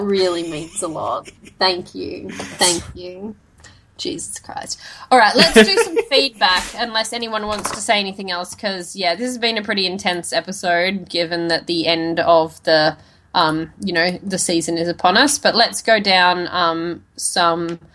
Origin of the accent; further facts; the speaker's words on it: Australia; I'm Australian.